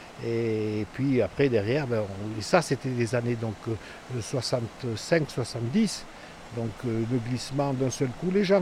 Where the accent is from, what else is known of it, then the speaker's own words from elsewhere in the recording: Aiguille, France; Je suis né à Aiguille le 9-9-1949, donc j'aurai 73 ans dans 2 mois. Et j'ai grandi dans la maison qui est là à une centaine de mètres. Donc j'ai passé toute mon enfance. Je suis allé à l'école primaire ici à Aiguille.